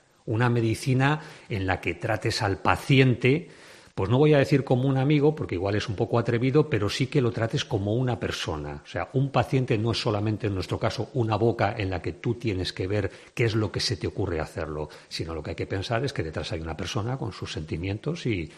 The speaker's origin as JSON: {"language": "Spanish", "town": "Madrid", "region": "Community of Madrid", "country": "Spain", "said": "yo soy de Madrid y no he perdido el contacto"}